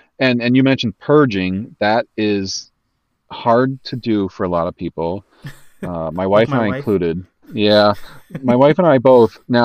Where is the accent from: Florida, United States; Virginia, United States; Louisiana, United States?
Florida, United States; Now I was born and raised in Florida. So this is the biggest move I've ever done.